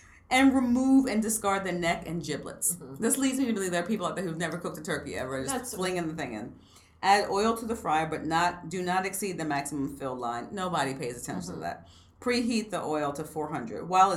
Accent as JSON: {"language": "English", "region": "Maryland", "country": "United States", "said": "Well, I'm from Maryland, but I'd never heard of deep frying it's a whole turkey."}